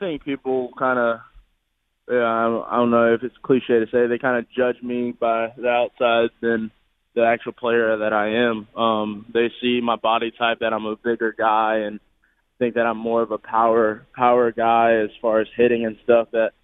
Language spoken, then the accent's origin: English; Jacksonville, Florida, United States; because I'm from Jacksonville area. That's my team.